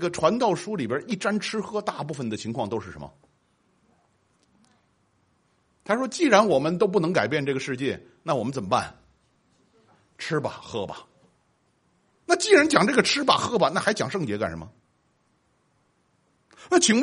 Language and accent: Chinese; China; 我们中国人很强烈的这种观念